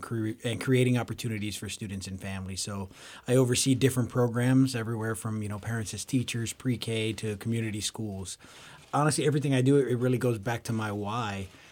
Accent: Bethlehem, Pennsylvania, United States; I call myself a Bethlehem boy because, you know, I grew up in Bethlehem. I'm a product of the Bethlehem Area School District.

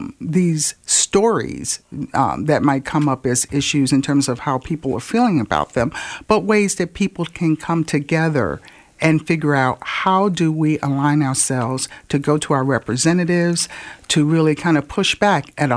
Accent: Washington, District of Columbia, United States; also born or lived in New Jersey; now in Jacksonville, United States; I came from New Jersey. I'm originally from Washington, D.C.

